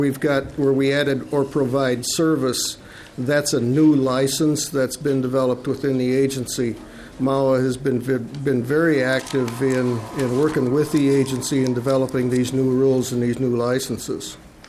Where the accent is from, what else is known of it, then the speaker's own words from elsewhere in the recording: Willmar, Minnesota, United States; I come from Wilmer, Minnesota.